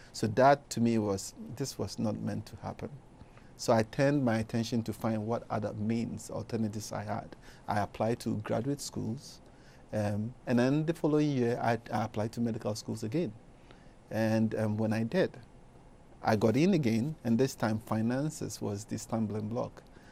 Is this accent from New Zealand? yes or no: no; Ghana; what it meant for a boy growing up in Ghana to say